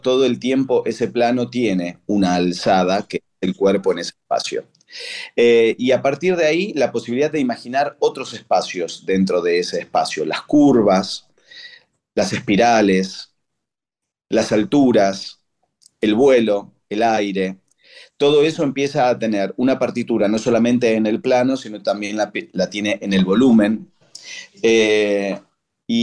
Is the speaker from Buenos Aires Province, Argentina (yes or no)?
no; Rosario, Santa Fe, Argentina; moved away as an adult; now in Buenos Aires, Argentina; Yo soy rosarino de origen, me vine a vivir a Buenos Aires a finales de los años 80 para estudiar y profesionalizarme en la danza contemporánea.